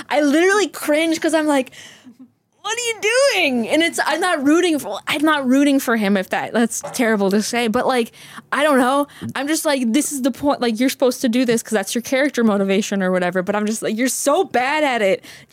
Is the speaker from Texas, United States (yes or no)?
no; Chicago, Illinois, United States; I grew up partially in Chicago and stuff